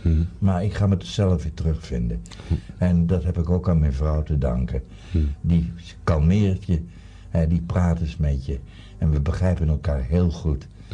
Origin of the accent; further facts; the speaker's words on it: Netherlands; Doe ik ook trouwens, daar ben ik Nederlander voor.